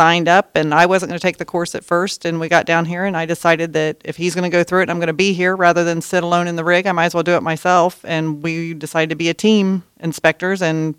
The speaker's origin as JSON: {"language": "English", "town": "Altoona", "region": "Iowa", "country": "United States", "said": "Well, we are from Altoona, Iowa. We have three children back in Altoona"}